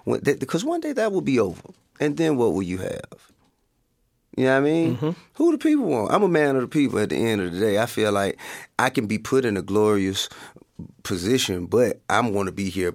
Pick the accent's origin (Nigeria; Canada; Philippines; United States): United States; the South; accent: southern; It could have been my southern accent.